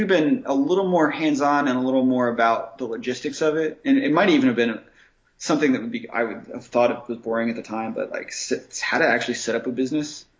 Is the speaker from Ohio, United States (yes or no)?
yes; Columbus, Ohio, United States; First off, I'm from Columbus, Ohio. I'm from what is now a red state.